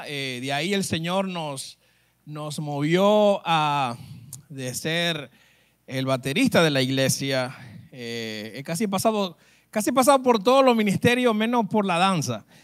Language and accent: Spanish; Dominican Republic; also born or lived in New Jersey; now in United States; porque nací en Nueva Jersey, pero me crié en República Dominicana.